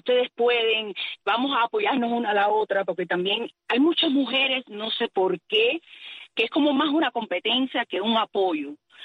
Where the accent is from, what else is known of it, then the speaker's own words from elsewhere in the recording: Cuba; accent: Cuban; Yo soy cubana. Igual yo hablo muy cubanaza.